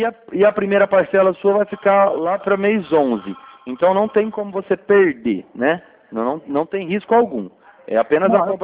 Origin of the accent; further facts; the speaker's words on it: Limeira, São Paulo, Brazil; Isso, Limeira, aqui interior de São Paulo.